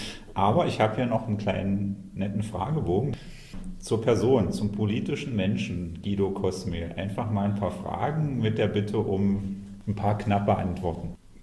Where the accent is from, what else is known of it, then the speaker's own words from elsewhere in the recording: Magdeburg, Saxony-Anhalt, Germany; Als Magdeburger